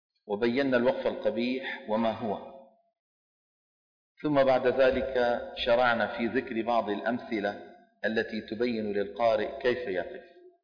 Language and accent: Arabic; Saudi Arabia; عندنا في السعودية يقولون دحين